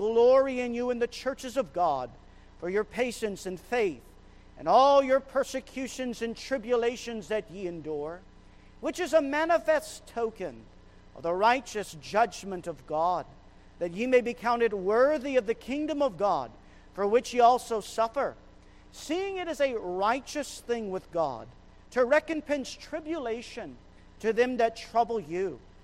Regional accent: Fort Kent, Maine, United States; And so, yes, I am from Fort Kent, Maine. It was very different driving here.

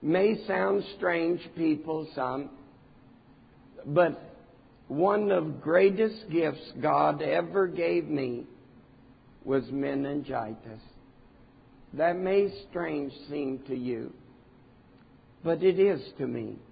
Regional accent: Arkansas, United States; I talk slow. Not because I'm from Arkansas. There's a lot of slow people in Arkansas.

